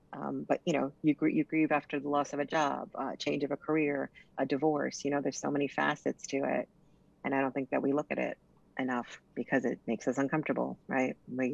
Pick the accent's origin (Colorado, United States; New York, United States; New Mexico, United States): New York, United States; Brooklyn; I'm from Brooklyn, New York. I'm a city girl.